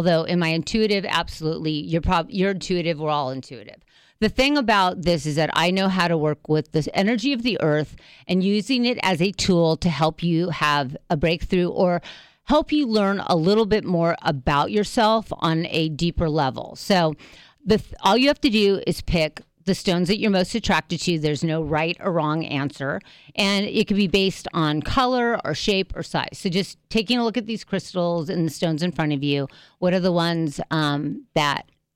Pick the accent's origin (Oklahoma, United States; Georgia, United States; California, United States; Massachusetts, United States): California, United States; Manhattan Beach; But we've been best friends since the single digits, and we are from Manhattan Beach.